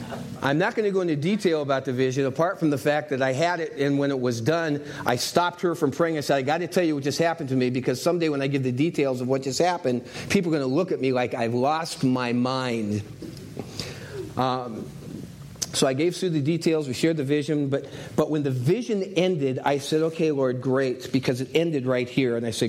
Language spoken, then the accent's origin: English; California, United States; I came to Minnesota from California, went to Bethel College, Bethel Seminary, came to Christ as a young man in the Billy Graham Crusade.